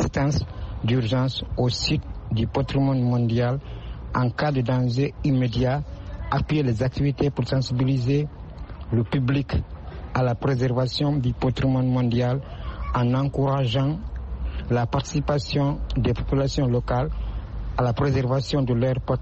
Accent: Guinea; de la Guinée-Conakry.

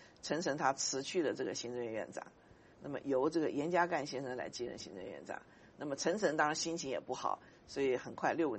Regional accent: Taiwan; 我是台湾长大的，我们过去在台湾对他的印象非常模糊啊

